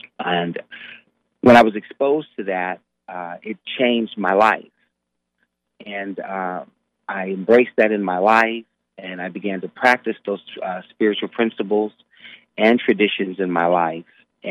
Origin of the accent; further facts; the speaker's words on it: Youngstown, Ohio, United States; also born or lived in Paris, France; I was born in Paris, France, and I was adopted by my grandmother, a single black woman here in the city of Youngstown, two generations older than I, and she adopted me and my twin brother, and we were raised in Youngstown from the ages of five onward.